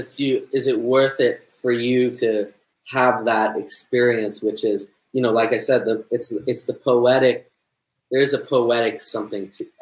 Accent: United States; I like convenience, pragmatism, maybe because I'm American.

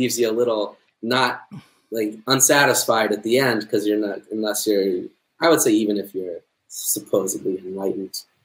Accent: United States; I like convenience, pragmatism, maybe because I'm American.

